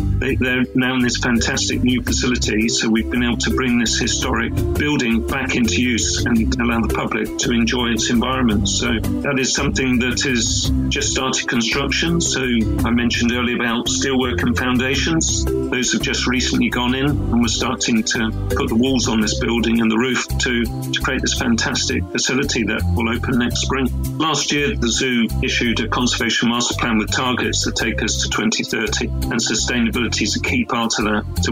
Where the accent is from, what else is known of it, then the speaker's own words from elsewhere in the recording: South West England, United Kingdom; I was very fortunate to grow up in the countryside. I grew up in the Dorset countryside, and I lived on a farm.